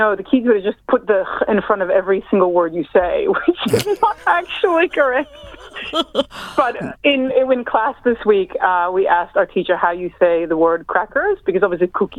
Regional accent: Los Angeles, California, United States; now in Australia; I grew up in Los Angeles. So I am a bit of a cultural mutt, because my parents were immigrants to the US and then I emigrated to Australia. So I've grown up in a multicultural household

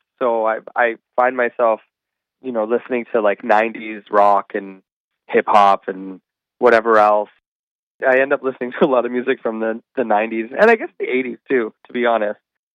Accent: Toronto, Ontario, Canada; I grew up in Toronto. I live in Toronto.

